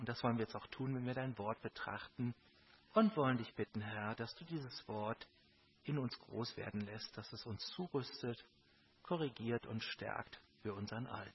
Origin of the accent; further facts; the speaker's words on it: Rhineland, Germany; Das müssen wir jetzt schon mal als Rheinländer verdauen